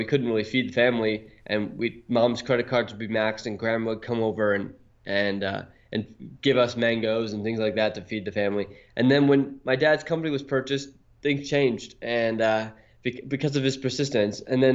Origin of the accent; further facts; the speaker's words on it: Honolulu, Hawaii, United States; my background is I grew up in Honolulu, Hawaii, and my father was an entrepreneur